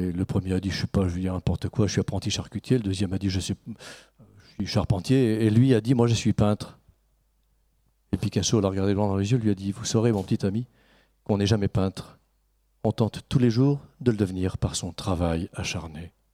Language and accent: French; Grand Est, France; On parle en permanence, chez nous en Lorraine, de la bagarre entre Metz et Nancy